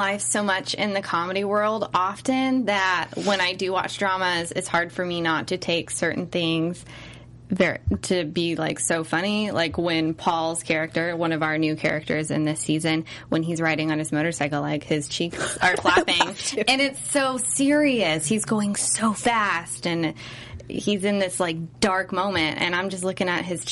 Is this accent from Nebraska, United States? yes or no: no; California, United States; Like, I'm from California, so it is less like you're being pulled into another world when it's someplace that you recognize.